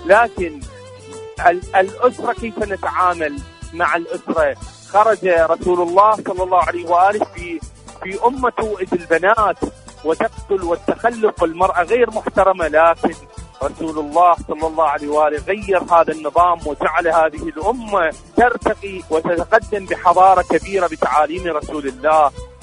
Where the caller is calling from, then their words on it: Iraq; من العراق